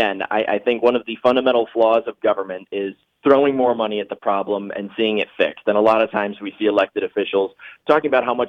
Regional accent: Port Huron, Michigan, United States; So I'm a lifelong Port Huron resident. I grew up right on Military Street with my family, attended local schools.

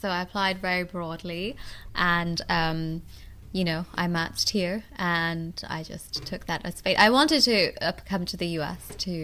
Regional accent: England, United Kingdom; now in Arkansas, United States; So I'm from England originally. Well, I mean, my parents are from Pakistan, but I grew up in England pretty much. And then just moved to Arkansas for residency.

